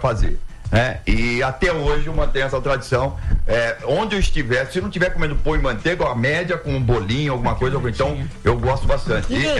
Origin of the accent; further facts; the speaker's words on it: São Paulo, Brazil; born there; Eu nasci na Parada Inglesa, Zona Norte de São Paulo. É uma família simples, humilde, batalhadora, tranquilo, imigrante português.